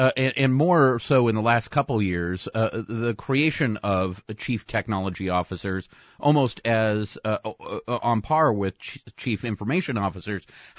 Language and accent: English; California, United States; I was raised in the Silicon Valley, and I've seen all these Silicon Valley folks come into Washington